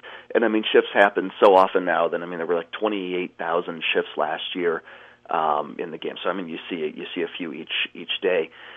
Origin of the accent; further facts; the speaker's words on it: Cleveland, Ohio, United States; I was 6 years old. I grew up in Cleveland.